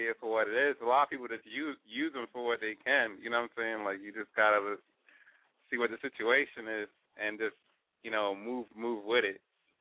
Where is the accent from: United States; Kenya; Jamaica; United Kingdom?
Jamaica; I mean, it's like, I'm from Jamaica, right? So my mom always told me you gotta kiss ass before you kick it.